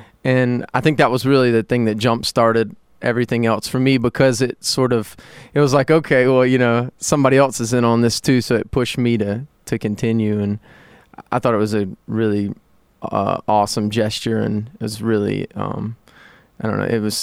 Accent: Atlanta, Georgia, United States; I'm from Georgia, I'm from Atlanta, and so I spent my winter this year, like, up in New Hampshire and in Wisconsin

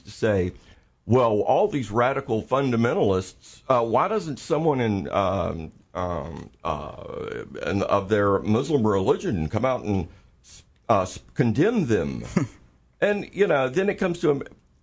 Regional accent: Columbus, Georgia, United States; I watched this stuff growing up, you know, because I grew up in Georgia. And so I grew up around it, you know.

